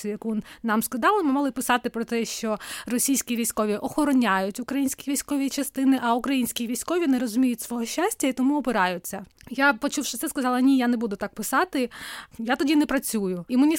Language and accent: Ukrainian; Crimea, Ukraine; я взагалі-то не зі Львова, я взагалі-то кримчанка.